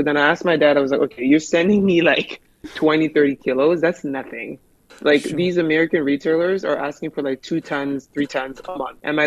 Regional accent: Canada; also born or lived in Democratic Republic of the Congo / San Diego, United States; So I'm native born in DRC, which is where I am right now. I'm actually my childhood home where I was born. Now I'm 34 and I was raised in Canada. I immigrated to Canada super young.

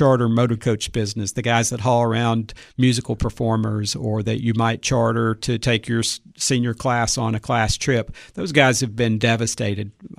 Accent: Cookeville, Tennessee, United States; No, I grew up in Cookeville.

